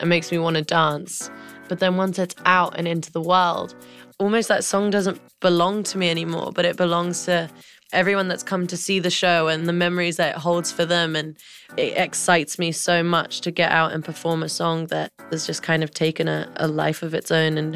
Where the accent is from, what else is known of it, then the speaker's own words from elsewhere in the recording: United Kingdom; accent: British; because I wanted to get my British accent out a bit more because a lot of the time when I sing, I guess people can't tell that I'm British.